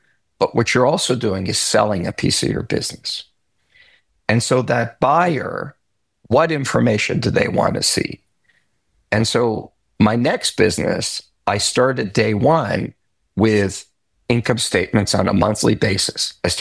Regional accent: Canada; I'm Canadian. I brought my business to America.

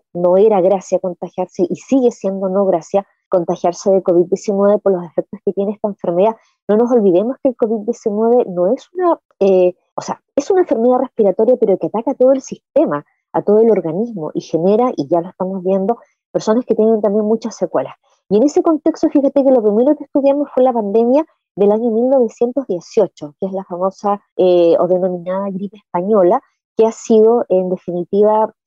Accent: Ancud, Los Lagos, Chile; yo vivo en Chiloé, soy de Chiloé, vivo en Ancud

